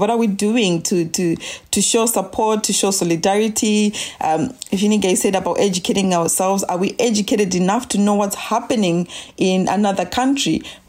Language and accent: English; Manchester, North West England, United Kingdom; I've been turned away because somebody didn't think I was a lesbian from Manchester, Canal Street.